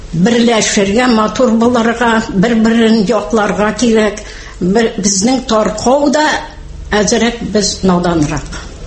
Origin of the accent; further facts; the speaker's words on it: Orenburg Oblast, Russia; Ну, минем бит туган ягым нигә тыңларга ана?